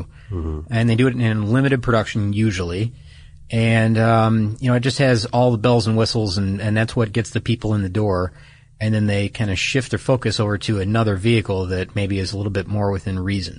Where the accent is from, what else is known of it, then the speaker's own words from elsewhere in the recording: Detroit, Michigan, United States; the reason that one stands out to me is because I'm from Detroit, and it was around when this all came about.